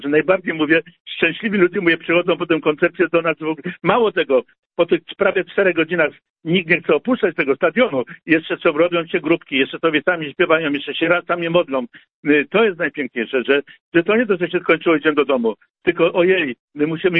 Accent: Kraków, Lesser Poland, Poland; ja jestem z Krakowa, ale Rzeszów to jest moje jeszcze więcej niż miasto rodzinne.

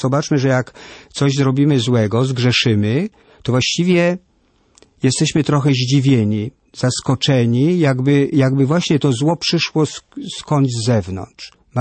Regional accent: Kraków, Lesser Poland, Poland; Ja jestem z Krakowa, więc przeżywałem te dni.

